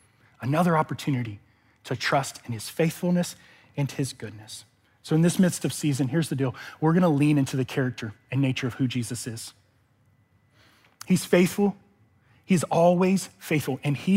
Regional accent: Louisiana, United States; So I grew up in Louisiana, and there was something funny growing up in the Bayou State

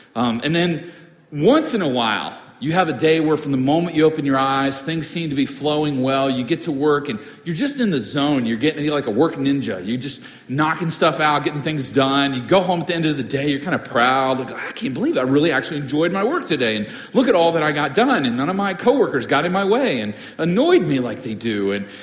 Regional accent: Boston, Massachusetts, United States; as Clint said. I'm from Boston, and City on a Hill is a bit like Boston. It's a melting pot

